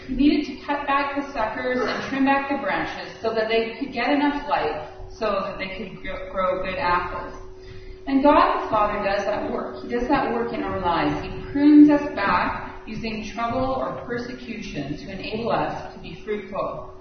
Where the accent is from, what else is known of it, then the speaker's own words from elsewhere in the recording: British Columbia, Canada; I grew up in the Okanagan, and we had a small orchard in our backyard, a small apple orchard.